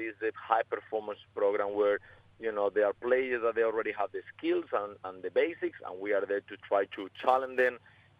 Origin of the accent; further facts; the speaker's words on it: Madrid, Community of Madrid, Spain; now in Australia; I'm from Madrid, Spain.